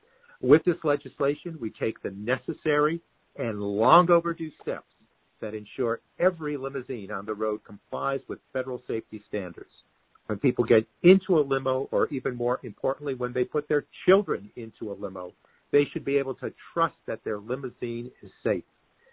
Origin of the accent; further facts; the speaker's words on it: Amsterdam, New York, United States; from my hometown of Amsterdam or had deep connections with that town. We're a town of about 18,000 people